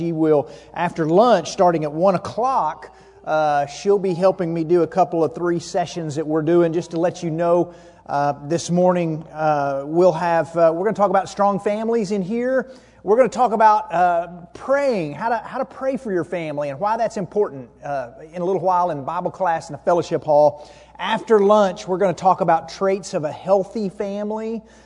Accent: Amarillo, Texas, United States; We grew up in Amarillo, Texas. We were kind of high school sweethearts, if you want to call it that way.

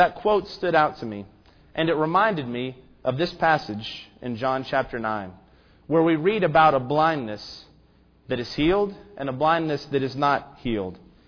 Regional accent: the South, United States; I grew up in the South. live in Middle Tennessee.

